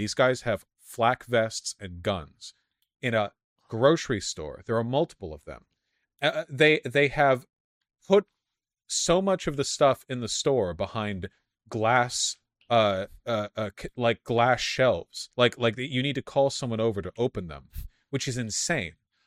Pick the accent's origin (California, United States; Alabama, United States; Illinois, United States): California, United States; Beverly Hills; And keep in mind, I grew up in Beverly Hills. Beverly Hills is a very, very safe neighborhood.